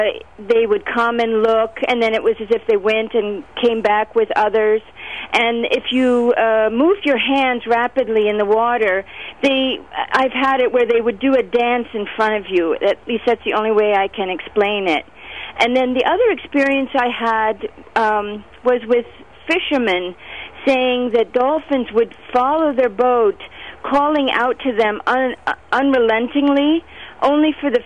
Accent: Bonaire, Caribbean Netherlands; I grew up on Bonaire in the Netherlands Antilles

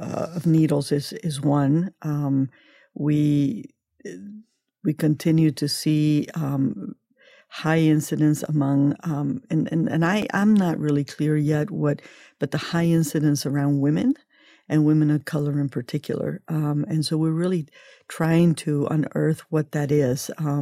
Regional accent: Washington, District of Columbia, United States; also born or lived in Bolivia; I was born in Bolivia. I came to the States, I think, when I was about 9 years old. And we landed in Washington, D.C., and we grew up in the D.C. area

